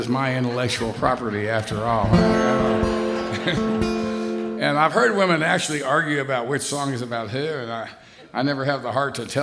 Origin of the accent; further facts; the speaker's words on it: Texas, United States; I grew up in Texas and I didn't play football